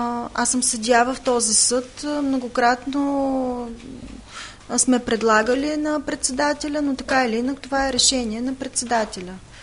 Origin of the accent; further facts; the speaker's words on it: Varna, Varna Province, Bulgaria; като човек, роден и израсъл в този град, разбира се, че искам град Варна да има своята палата